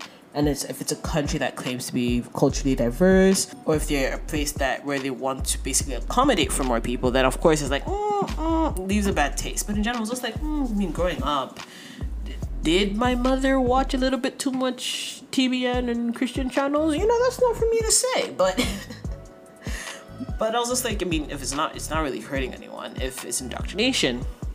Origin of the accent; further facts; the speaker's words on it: Ethiopia; Now, I grew up in Ethiopia